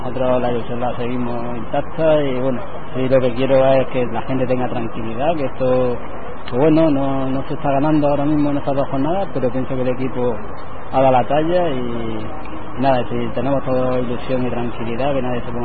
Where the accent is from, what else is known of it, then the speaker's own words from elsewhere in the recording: Granada, Andalusia, Spain; el granadista que soy de Granada de toda la vida